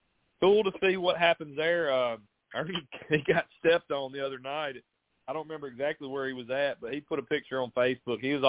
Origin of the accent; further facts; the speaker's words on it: Muscle Shoals, Alabama, United States; And we said, Muscle Shoals.